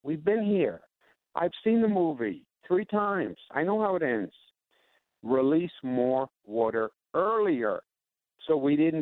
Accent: New York, United States; I ran as a New Yorker.

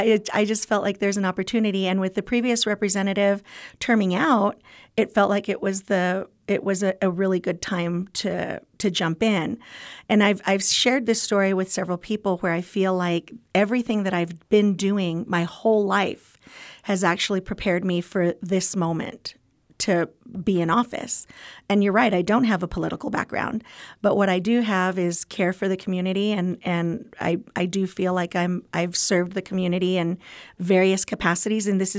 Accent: El Paso, Texas, United States; So I'm born and raised in El Paso

